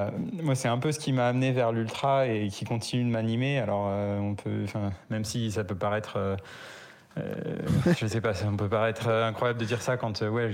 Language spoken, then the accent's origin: French; Annecy, Auvergne-Rhône-Alpes, France; j'ai eu la chance en grandissant à Annecy d'avoir un peu baigné dedans depuis petit.